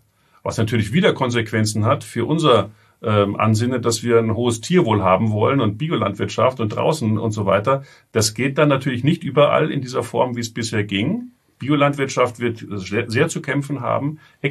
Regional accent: Austria; Bei uns in Österreich haben wir ganz wenige Rudel.

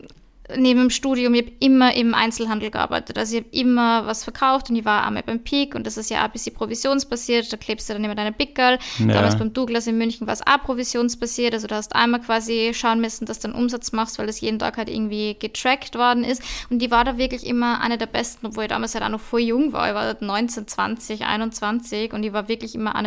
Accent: Salzburg, Austria; weil meine Eltern haben ja damals ein Restaurant gehabt in Salzburg und ich bin ja eigentlich so in der Gastro aufgewachsen

